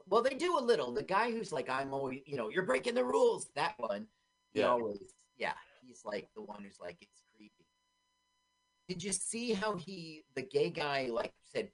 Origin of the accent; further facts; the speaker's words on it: Los Angeles, California, United States; And as you know, I grew up in Los Angeles.